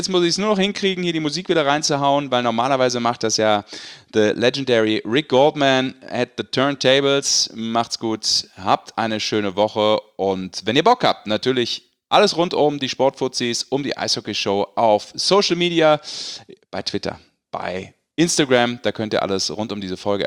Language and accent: German; Rhineland, Germany; Ich als Rheinländer sage natürlich Fasching.